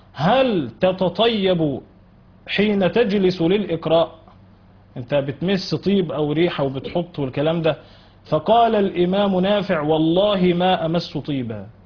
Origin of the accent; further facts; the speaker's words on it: Kafr Mohamed Gowish, Sharqia Governorate, Egypt; في قريتي كفر محمد جويش زقازيق شرقية